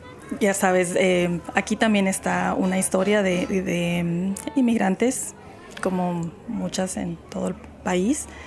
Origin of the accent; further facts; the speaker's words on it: Mexico; now in United States; Entonces mi hermana y yo nacimos en México, nos criamos allá, nos vinimos para acá.